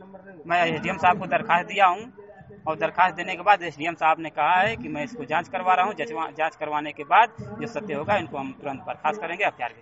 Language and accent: Hindi; Dharmagatpur, Uttar Pradesh, India; ग्राम प्रधान प्रतिनिधि धर्मागतपुर।